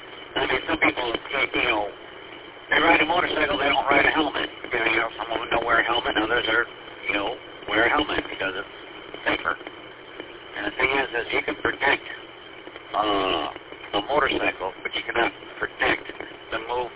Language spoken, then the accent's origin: English; Mount Clemens, Michigan, United States; also born or lived in Los Angeles / Sterling Heights / Romeo; now in Memphis, United States; I was born and raised in Mount Clemens, lived in Los Angeles for 3 years, came back here, lived in Sterling Heights. Moved to Romeo after a while, ended up in the city of Memphis.